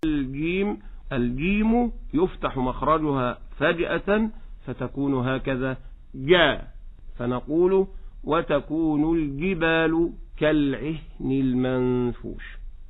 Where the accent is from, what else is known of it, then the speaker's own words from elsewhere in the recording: Egypt; accent: Egyptian; هذه مشكلة كبيرة عندنا في لهجتنا المصرية